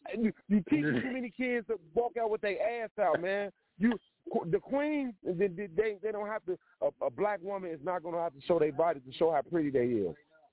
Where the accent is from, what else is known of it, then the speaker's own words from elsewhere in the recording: Chicago, Illinois, United States; I'm from Chirac, man.